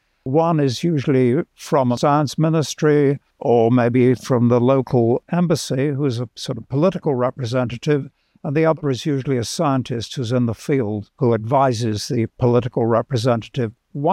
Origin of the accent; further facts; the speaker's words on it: United Kingdom; I'm British